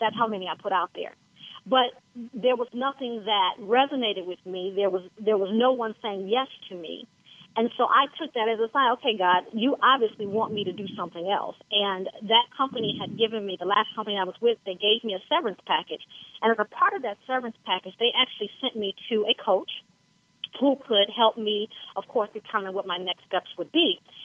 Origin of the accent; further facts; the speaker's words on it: Detroit, Michigan, United States; So I am originally from Detroit, and I was working at a number two trauma hospital there in Detroit.